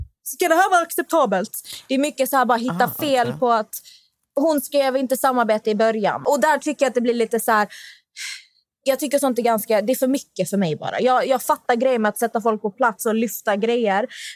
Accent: Malmö, Skåne, Sweden; Jag bara, jag är från Malmö.

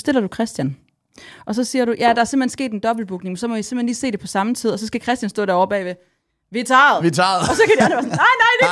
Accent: Jutland, Denmark; Vi er vel fra Jylland.

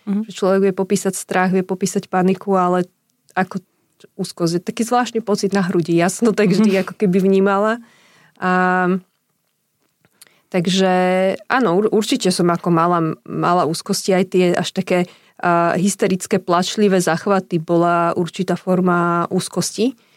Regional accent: Prievidza, Trenčín Region, Slovakia; ja pochádzam z Prievidze a tam stále proste malé mesto, kde každý každého pomaly pozná.

